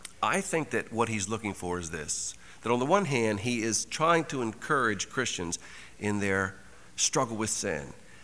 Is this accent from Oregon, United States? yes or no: no; Baltimore, Maryland, United States; I grew up in Baltimore, Maryland, and the schools we attended were fairly large.